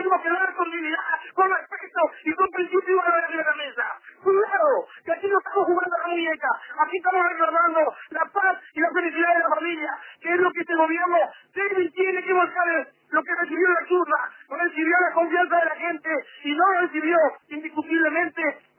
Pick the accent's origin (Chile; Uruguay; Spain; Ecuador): Uruguay; como somos los uruguayos